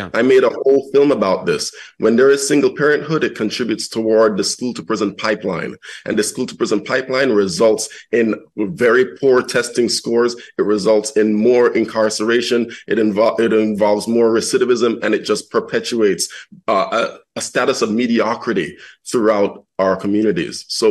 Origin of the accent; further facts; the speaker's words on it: Jamaica; now in United States; This is a land of opportunity. I came from Jamaica and I hit the ground running.